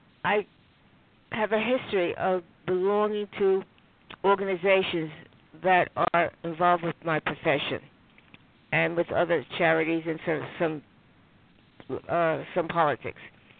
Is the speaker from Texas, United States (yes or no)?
no; New York City, New York, United States; I was born in New York, went to New York City public schools.